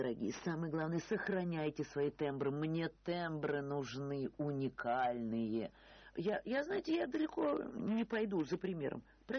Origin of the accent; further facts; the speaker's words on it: Tambov, Tambov Oblast, Russia; Вот я из Тамбова, я 31-й регион.